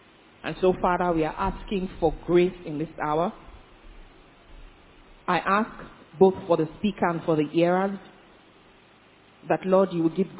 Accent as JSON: {"language": "English", "region": "Kano", "country": "Nigeria", "moved": "yes", "said": "I came from Kano. I didn't come from Lagos. So, but it's been a long time I left home."}